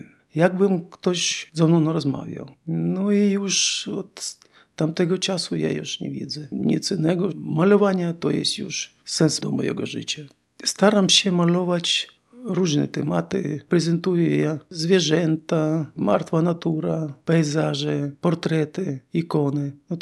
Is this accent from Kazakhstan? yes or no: yes; Kazakhstan; now in Szczecin, Poland; Przyjechaliśmy do Polski z Kazachstanu w 2010 roku jako repatrianci. Zamieszkaliśmy się w Szczecinie.